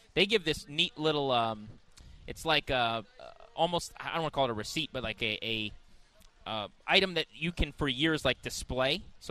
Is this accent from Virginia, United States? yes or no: yes; King George County, Virginia, United States; I'm from King George County.